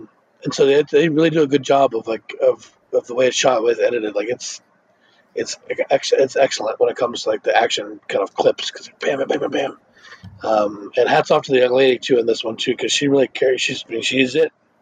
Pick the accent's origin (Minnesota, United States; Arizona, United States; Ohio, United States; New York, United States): Arizona, United States; Prescott; growing up in Prescott, where sort of like, it's like sometimes it's insular small town bullshit